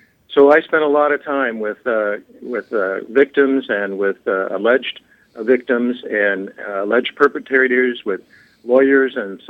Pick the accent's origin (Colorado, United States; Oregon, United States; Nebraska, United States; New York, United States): Colorado, United States; Denver; Well, I grew up in Denver, Colorado. I was the oldest. I am the oldest of 10 children. Mom and dad were local.